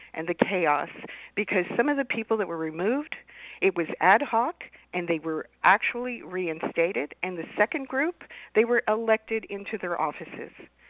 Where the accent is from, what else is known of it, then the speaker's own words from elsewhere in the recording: San Antonio, Texas, United States; moved away as an adult; I was born in San Antonio, grew up in the Jefferson neighborhood, graduated from Jefferson High School, started architecture at SAC, and then graduated from the University of Houston in environmental design. I moved to New York